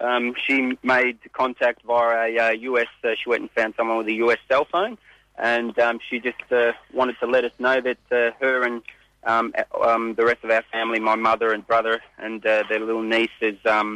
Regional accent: Australia; also born or lived in Haiti; I was 6 years old when I came to Australia, but I learnt more, I suppose, off my adoptive parents

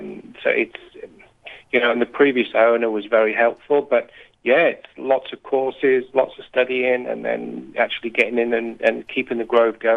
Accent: England, United Kingdom; now in Australia; Obviously, we're both English and we haven't come from a farming background

